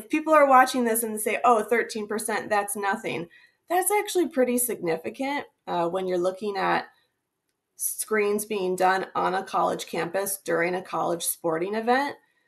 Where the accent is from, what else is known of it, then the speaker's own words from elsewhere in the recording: Toledo, Ohio, United States; It's where I went to school to get my bachelor's and to get my master's. I grew up in Toledo